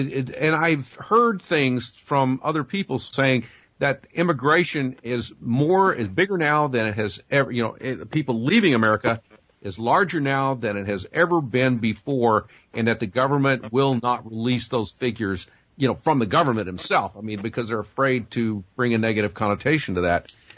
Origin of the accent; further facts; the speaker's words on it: Dallas, Texas, United States; also born or lived in China; I'm an American guy from Dallas, Texas.